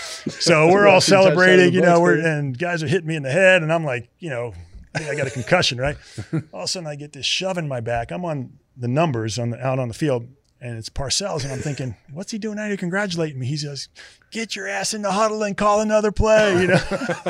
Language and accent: English; Long Island, New York, United States; Actually, I did as a kid growing up because I, you know, I grew up on Long Island.